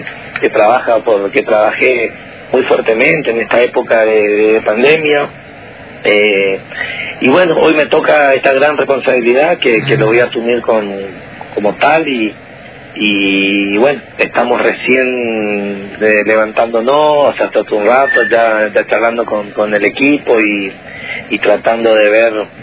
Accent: Puerto Rico, Misiones, Argentina; soy de Puerto Rico, profesor de Educación Física.

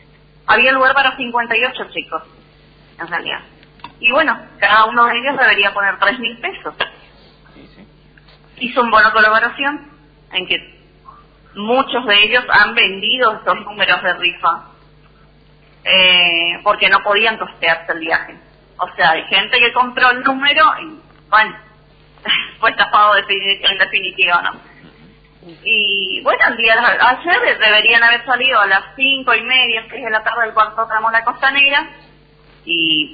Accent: Garupá, Misiones, Argentina; Yo soy de Garupá.

